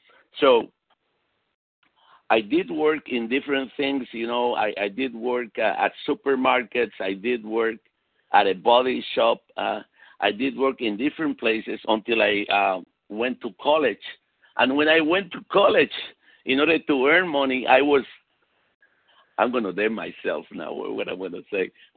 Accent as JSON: {"language": "English", "country": "Venezuela", "tie": "born or raised there", "also_born_or_lived": "Chile / Puerto Rico", "said": "I was born in Chile. And then after I was 3 years old, my family moved to Venezuela, and I spent some years over there. And then after that, my family moved to Puerto Rico in the Caribbean."}